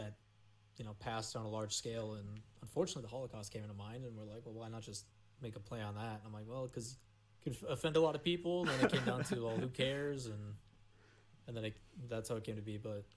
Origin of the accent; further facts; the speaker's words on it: Midwest, United States; people in the Midwest, for the most part, are just nice, good-hearted people. It's something I think we take a lot of pride in.